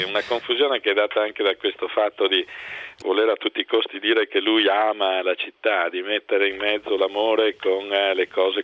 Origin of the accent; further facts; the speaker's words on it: Venice, Veneto, Italy; Posso dire che sono più veneziano di Brunetta, sono veneziano da almeno 400 anni.